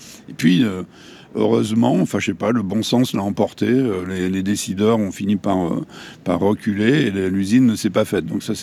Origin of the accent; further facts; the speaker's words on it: Hauts-de-France, France; ça se passe en Picardie, qui est ma région natale, où, avec mon papa qui était agriculteur là-bas, quoi.